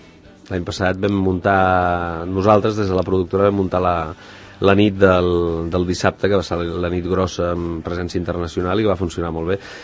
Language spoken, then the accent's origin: Catalan; Cerdanyola del Vallès, Catalonia, Spain; Nascut a Barcelona perquè a Cerdanyola no hi havia hospital, però sí, sí.